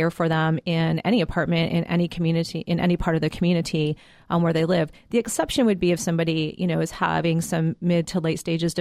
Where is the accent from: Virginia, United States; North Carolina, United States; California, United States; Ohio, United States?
Ohio, United States; I am originally from Ohio, the great Midwestern state, and came to Atlanta via Fort Lauderdale